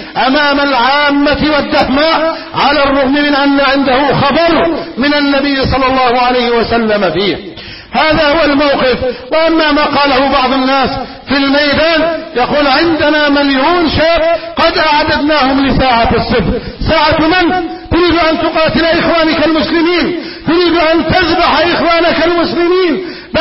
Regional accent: Egypt; اللهم احفظ بلدنا مصر أمنا أمانا

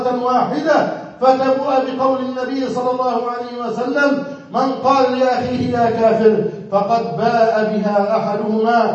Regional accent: Egypt; وأما عن بلدنا مصر، ما هي؟ أهي إسلامية أم كفرية؟ أهي دار كفر أم دار إسلام؟

